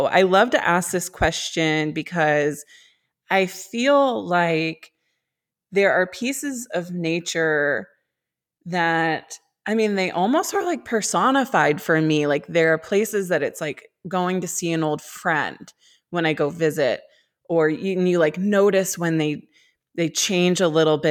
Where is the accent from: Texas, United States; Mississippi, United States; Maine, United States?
Maine, United States; I grew up in Maine, and, Southern Maine, where I'm from, is like a little more developed